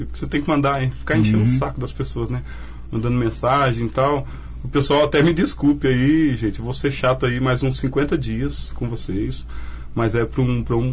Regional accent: São Paulo, Brazil; also born or lived in Sumaré; E assim, eu fui criado lá em São Paulo, porque eu fugia e ia pra casa do meu pai

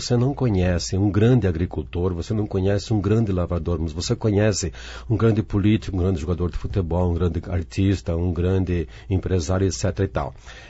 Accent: Urussanga, Santa Catarina, Brazil; born there; accent: catarinense; na região onde eu nasci, em Santa Catarina, a famosa Uruçanga, eles falam um pouco mais cantado. Mas como eu só morei em Uruçanga até os 3 anos de idade, e a partir dali os meus pais se transferiram para Francisco Beltrão.

